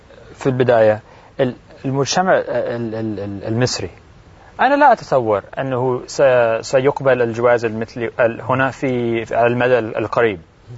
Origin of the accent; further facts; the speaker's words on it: United States; عندنا في أمريكا البلد بلد ليس له دين رسمي